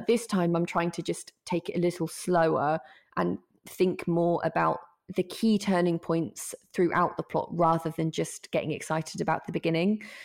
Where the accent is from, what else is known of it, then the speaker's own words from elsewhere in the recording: East of England, United Kingdom; I mean, I'm from Norfolk. And we've got a bit of a reputation in Norfolk because you don't really have to drive through Norfolk to get to anywhere else.